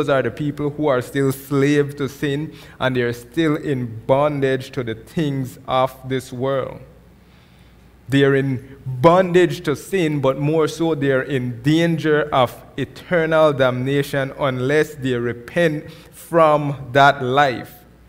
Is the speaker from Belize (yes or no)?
yes; Belize; now in Phoenix, United States; Because I'm from Belize where everything is green.